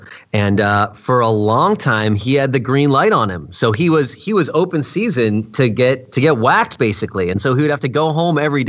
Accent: New York, United States; You know, I grew up in New York City. And so New York, right outside New York City.

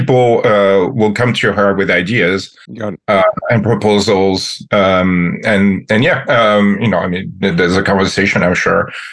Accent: France; moved away as an adult; now in United States; I was born and raised in France. I've lived in the U.S. for about 20 years now.

